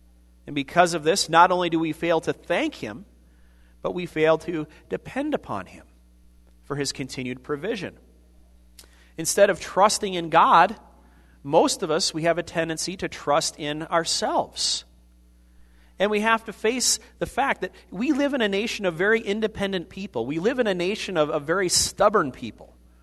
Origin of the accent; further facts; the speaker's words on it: Iowa, United States; Now, I grew up in Iowa. I went to college in Iowa. I went to seminary in Minnesota.